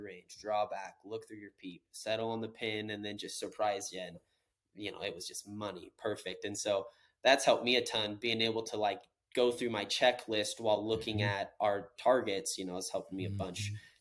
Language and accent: English; Washington, United States; I didn't grow up fly fishing growing up in Western Washington.